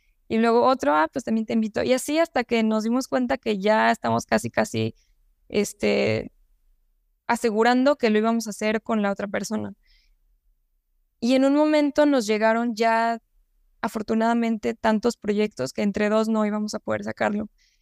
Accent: Mexico City, Mexico; yo soy de la Ciudad de México

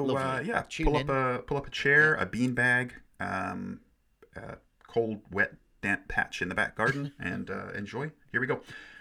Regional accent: Canada; now in United Kingdom; I'm Canadian. I'm Canadian-British.

